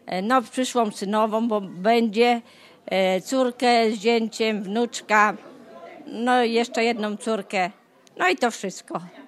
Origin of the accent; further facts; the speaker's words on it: Radom, Masovian Voivodeship, Poland; Ja jestem z Radomia, z parafii świętego Rafała, z Ustronia.